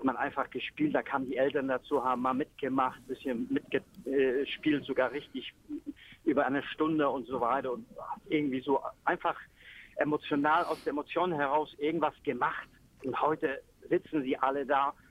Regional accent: East Germany, Germany; Ich bin, wie gesagt, im Osten groß geworden

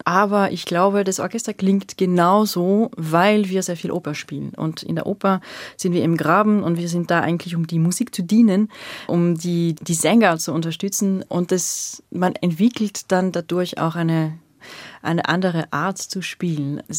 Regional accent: France; accent: French; German is a second language; Also ich habe immer noch meinen französischen Akzent, aber ich klinge vielleicht eher wienerisch als berlinerisch, keine Ahnung.

